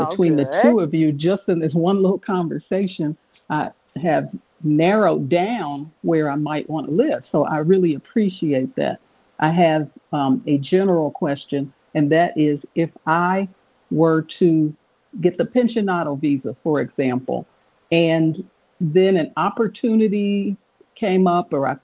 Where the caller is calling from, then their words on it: Marietta, Georgia, United States; from Marietta, Georgia.